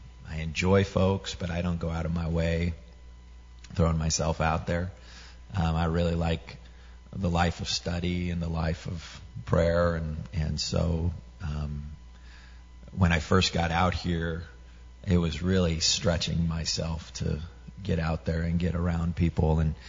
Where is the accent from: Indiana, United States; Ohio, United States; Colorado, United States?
Colorado, United States; Denver; I go to my home church that I grew up in Denver called Cherry Hills Community Church, and it's a church of 6,000 people, and it's this huge auditorium. My folks are still there.